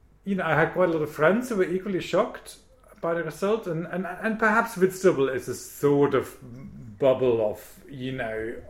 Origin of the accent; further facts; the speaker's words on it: Germany; I mean, I've grown up in a small market town in Germany.